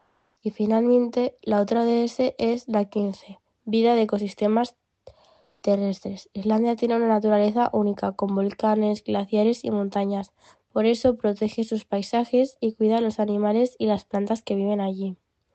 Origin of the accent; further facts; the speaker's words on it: Manlleu, Catalonia, Spain; soy de España, de la ciudad de Manlleu. Tengo 16 años, estudio en el Instituto Antoni Pous i Argila.